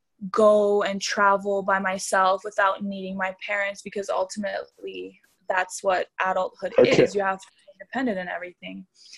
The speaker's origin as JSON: {"language": "English", "country": "Canada", "tie": "born or raised there", "said": "Obviously, my parents are Romanian. They grew up there, but I was born in Canada. I was raised in Canada."}